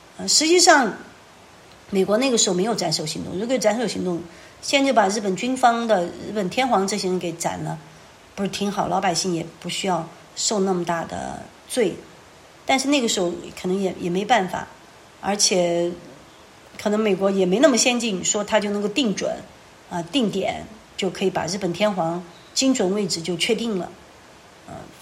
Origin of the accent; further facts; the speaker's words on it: Sichuan, China; 特别像我们四川人，我们川军川军当时出川其实真的就是为了保家卫国